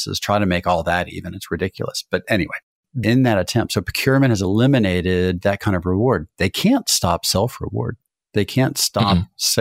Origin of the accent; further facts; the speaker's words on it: Pennsylvania, United States; You know, in New England, I'm from Western Pennsylvania.